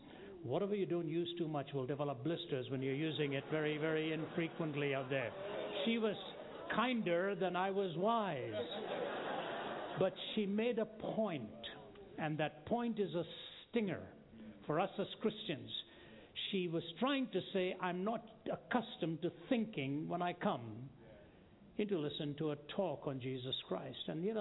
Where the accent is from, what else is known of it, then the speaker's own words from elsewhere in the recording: Delhi, India; now in Atlanta, United States; I lived with it growing up in Delhi, and it's wonderful to see some great cricket while I'm here.